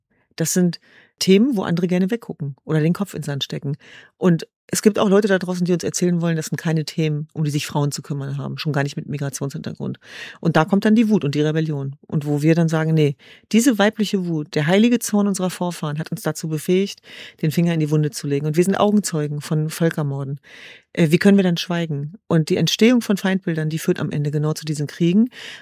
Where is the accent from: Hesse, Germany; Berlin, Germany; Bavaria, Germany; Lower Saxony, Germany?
Lower Saxony, Germany; Hanover; Und ja, wir sind in Hannover geboren und aufgewachsen.